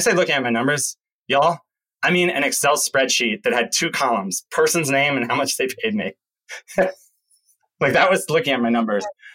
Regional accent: Philadelphia, Pennsylvania, United States; So I grew up outside of Philadelphia.

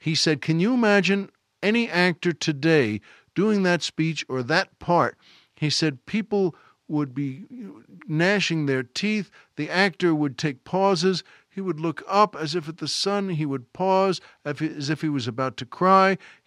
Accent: New York, United States; living also out at my parents' house where I grew up on Long Island.

